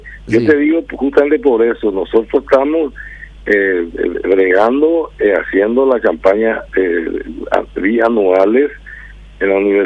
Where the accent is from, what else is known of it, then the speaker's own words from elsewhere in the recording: Paraguay; cuán peculiares somos los paraguayos